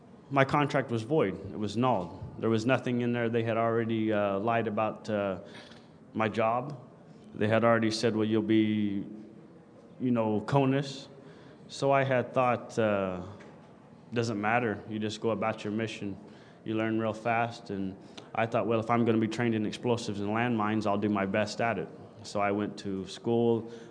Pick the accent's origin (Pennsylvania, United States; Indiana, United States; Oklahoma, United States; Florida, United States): Oklahoma, United States; Guthrie; I was born and raised in Oklahoma, a little town called Guthrie. It was quite economically depressed, no work.